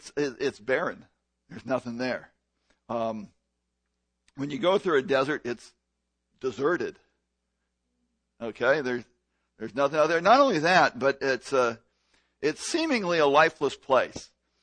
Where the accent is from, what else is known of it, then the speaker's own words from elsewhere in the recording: California, United States; Now, I'm from California. We got some good ones. Okay, we got the Mojave.